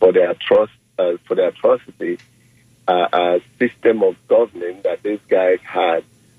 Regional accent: Nigeria; now in Bradenton, United States; I'm from Nigeria originally.

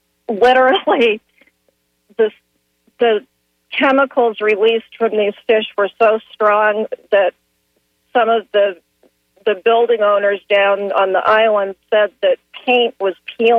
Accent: Maine, United States; I'm from Maine, so I grew up in a marine environment area.

